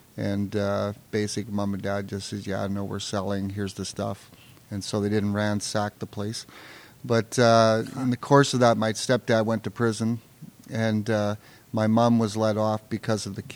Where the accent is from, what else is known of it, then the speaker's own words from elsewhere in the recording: Surrey, British Columbia, Canada; also born or lived in Saskatchewan; mom lasted another couple of years there until I was about five, and then moved us to Surrey in British Columbia.